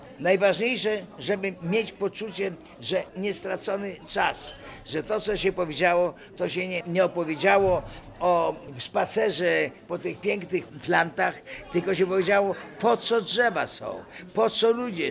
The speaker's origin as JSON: {"language": "Polish", "town": "Białystok", "region": "Podlaskie Voivodeship", "country": "Poland", "said": "A stale mówiłem i dalej mówię, że jestem białostoczaninem."}